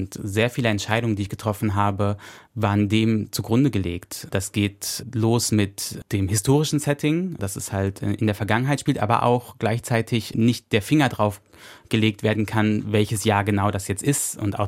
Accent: North Rhine-Westphalia, Germany; Ich bin im kleinen Ort in NRW aufgewachsen und hatte da oft das Gefühl, dass ich nicht ich selbst sein kann.

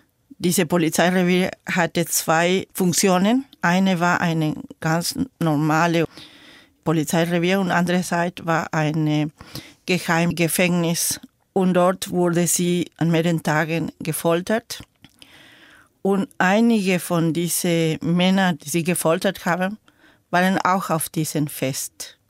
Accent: Jujuy, Argentina; German is a second language; Ich bin in der Provinz Jujuy aufgewachsen

